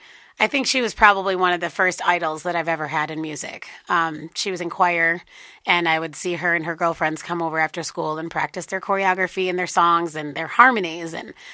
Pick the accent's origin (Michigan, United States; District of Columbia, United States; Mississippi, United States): Michigan, United States; Bay City; moved away as an adult; also born or lived in Flint; now in Denver, United States; I grew up in Bay City my whole life and lived there up until about 2 years ago when I moved out here to Denver.